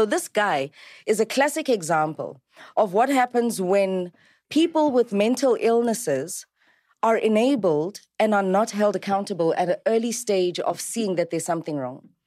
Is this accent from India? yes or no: no; South Africa; And unfortunately, I'm South African and I like isiZulu.